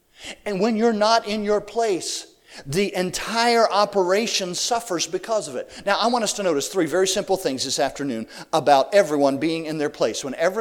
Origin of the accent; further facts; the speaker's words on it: Mississippi, United States; showed him my Mississippi driver's license. And I think something happened in his mind when he saw that I was from the South.